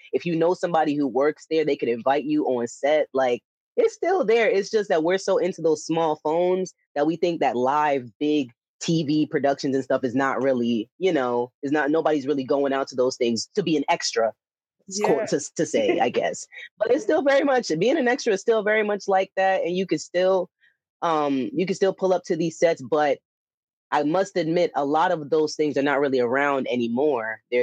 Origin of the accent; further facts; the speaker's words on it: Jamaica; born there; So my mother and my father are Jamaican immigrants, and I'm also Jamaican as well. I was born in Jamaica